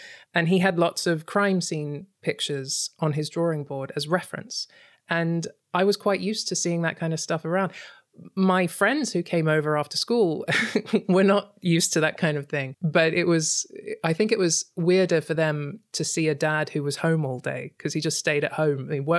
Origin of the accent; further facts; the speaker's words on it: Australia; now in London, United Kingdom; I grew up in Australia.